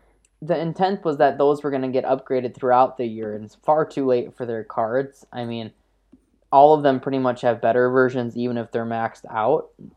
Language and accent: English; United States; I'm an American, so I'm a big fan of him winning.